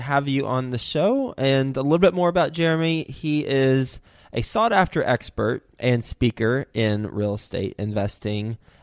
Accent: Dallas, Texas, United States; He's based in Dallas, Fort Worth, Texas, my hometown.

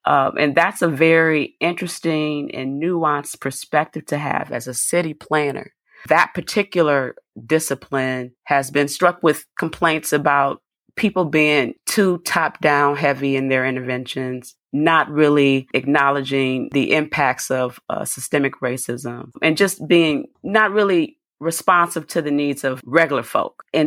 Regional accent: Flint, Michigan, United States; when I was growing up in Flint

